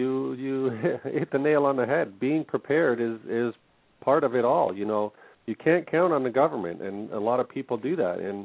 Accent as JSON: {"language": "English", "country": "Canada", "tie": "born or raised there", "said": "You know, I grew up in Canada here. I never experienced that."}